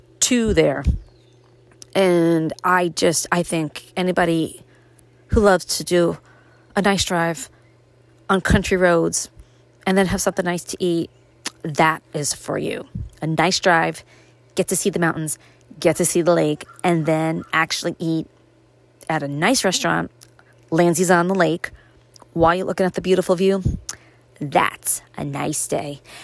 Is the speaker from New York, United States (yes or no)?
yes; Brooklyn, New York, United States; there's just bits and pieces of there about me growing up in Brooklyn, what it was like for me to move to upstate New York.